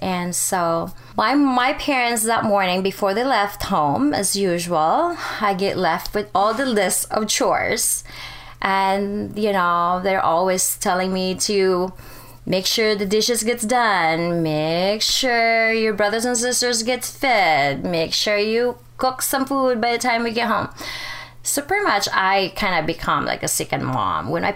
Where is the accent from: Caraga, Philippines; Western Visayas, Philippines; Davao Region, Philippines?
Davao Region, Philippines; Davao City; English is a second language; Growing up in the Philippines as a young child, we grew up really poor.